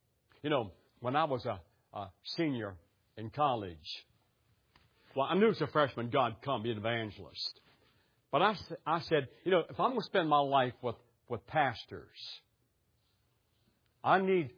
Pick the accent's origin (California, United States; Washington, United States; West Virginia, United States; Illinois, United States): West Virginia, United States; I'm from West Virginia. We said yuns guys or yuns. We never said y'all. Never heard that word in my life, y'all.